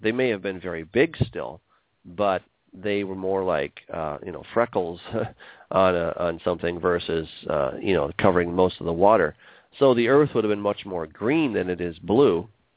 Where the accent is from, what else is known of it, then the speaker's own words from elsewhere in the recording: United States; I grew up in Lake Michigan, and there were days when we went sailing and the wind just stopped